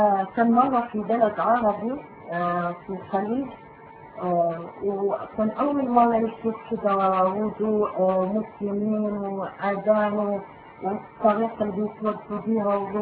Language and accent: Arabic; Morocco; يعني حتى اللغة العربية عندنا في المغرب يعني مو مهتمين باللغة العربية بالذات.